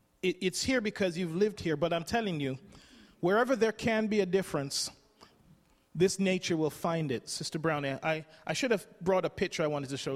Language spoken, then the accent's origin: English; England, United Kingdom; When I was growing up in England, or I was grown up by then